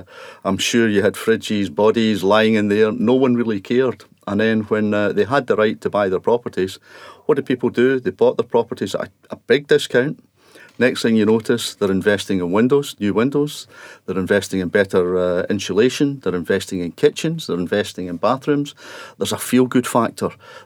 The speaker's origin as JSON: {"language": "English", "town": "Alexandria", "region": "Scotland", "country": "United Kingdom", "tie": "born or raised there", "said": "where I was brought up in Alexandria, just next to Loch Lomond."}